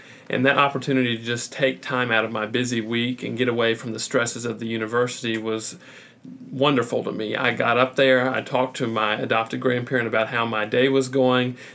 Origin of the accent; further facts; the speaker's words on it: Charlotte, North Carolina, United States; I'm from Charlotte, North Carolina.